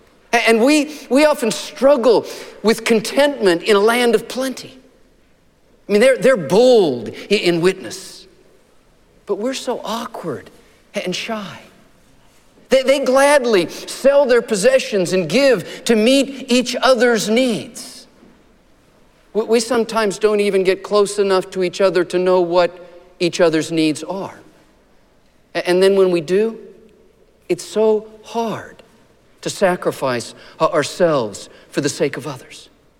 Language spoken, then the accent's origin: English; Arizona, United States; But I have vivid childhood memories, growing up in Arizona, of the lightning storms in the desert.